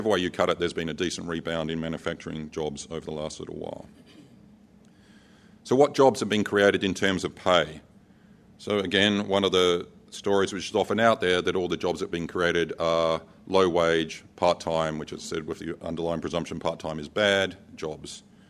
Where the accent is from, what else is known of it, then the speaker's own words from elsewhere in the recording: South Australia, Australia; So I'm from South Australia, is why I'm doing this